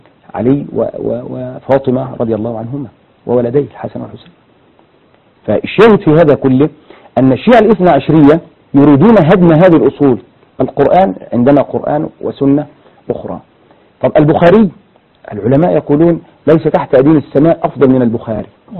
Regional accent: Egypt

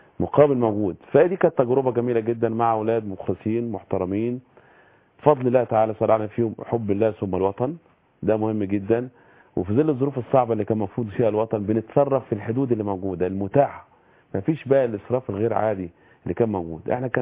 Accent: Egypt; لان هم غانا تيم بطوله خد كاس عالم عندنا في مصر.

